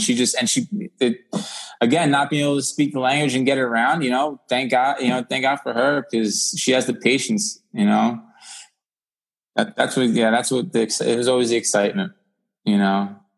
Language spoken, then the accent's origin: English; United States; me being an American, being the gringo out here, you know, not speaking much of the language.